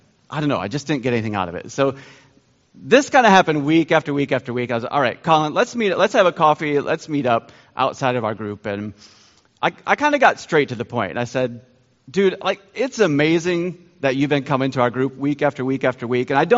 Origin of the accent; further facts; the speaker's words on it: Michigan, United States; moved away as an adult; now in United Kingdom; We've been working in the UK for 20 years. Both Joy and I grew up in Michigan, but we've been there for 20 years.